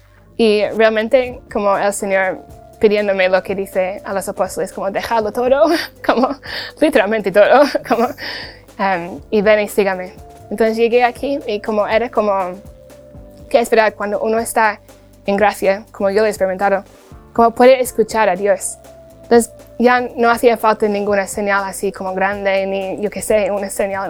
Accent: England, United Kingdom; Spanish is a second language; Y yo por fuera, como buena inglesa, muy educada, dije, sí.

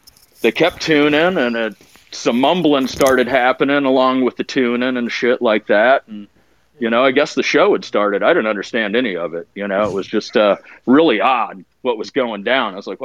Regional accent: Scottsdale, Arizona, United States; from Scottsdale

